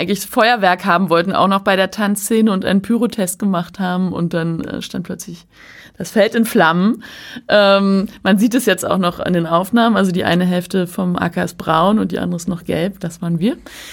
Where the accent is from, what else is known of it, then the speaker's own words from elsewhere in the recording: Berlin, Germany; also born or lived in Mecklenburg-Vorpommern; meine Kindheit in Berlin. Wir sind ja immer gependelt zwischen Berlin und Mecklenburg.